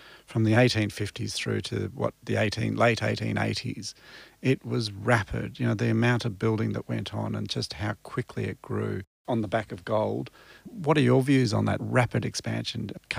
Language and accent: English; Melbourne, Victoria, Australia; because we're both from Melbourne, I suspect.